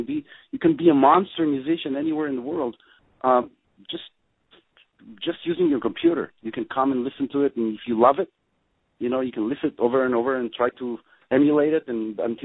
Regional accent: Israel; Well, when I grew up in Israel, I think it was, let's say, 30 years ago, 35 years ago, when I started getting into music.

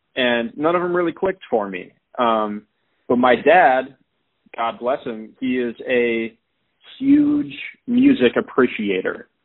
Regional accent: Severna Park, Maryland, United States; also born or lived in Annapolis, United States; I grew up, like I said, I was born in Annapolis, Maryland, and I grew up throughout my childhood in Severna Park, Maryland, which is like a town that's right alongside a river.

